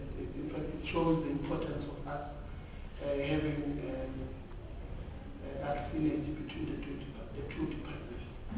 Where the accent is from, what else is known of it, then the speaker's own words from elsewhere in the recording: Gauteng, South Africa; I am from the Western in Gauteng. We've got one Tibet college there called Westcor.